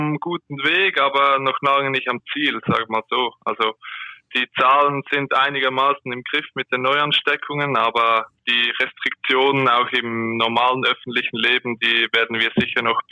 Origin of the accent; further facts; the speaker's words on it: Aargau, Switzerland; now in Zurich, Switzerland; Nur mein Wohnort. Ich komme eigentlich aus dem Kanton Aargau. An der deutschen Grenze.